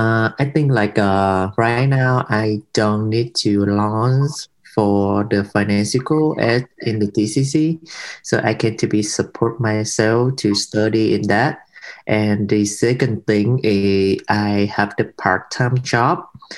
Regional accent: Vietnam; English is a second language; I'm from Vietnam.

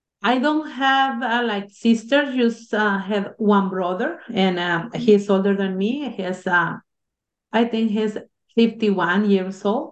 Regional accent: Mexico; English is a second language; now in Tulsa, United States; No, I started in Mexico in my hometown when I was 12 years old.

